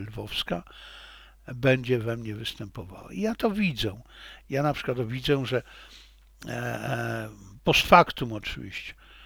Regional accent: Lviv, Lviv Oblast, Ukraine; now in Poland; jestem pewien tego, że w tym obszarze jestem lwowiakiem w dalszym ciągu.

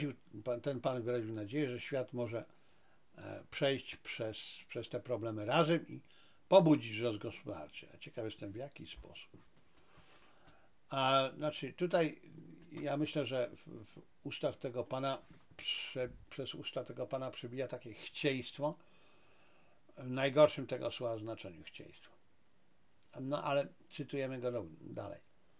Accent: Silesian Voivodeship, Poland; jako że ja pochodzę ze Śląska, więc ja wiem, na czym to polega.

